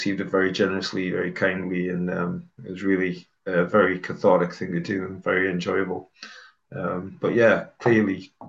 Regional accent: North East England, United Kingdom; also born or lived in Dubai; amongst, I'd imagine, working class raised men of County Durham.

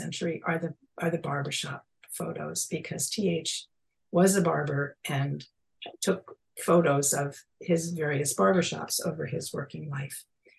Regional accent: Philadelphia, Pennsylvania, United States; And it was a whole different universe for me than growing up in West Philadelphia.

